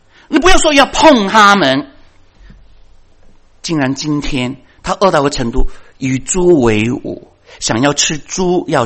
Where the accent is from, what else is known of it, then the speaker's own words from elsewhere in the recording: China; 我们中国人还是很实际的嘛